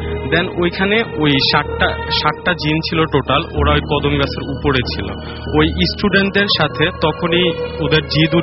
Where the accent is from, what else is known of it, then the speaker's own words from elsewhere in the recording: Comilla, Chittagong Division, Bangladesh; now in Dhaka, Bangladesh; আমার গ্রামের বাড়ি কুমিল্লায়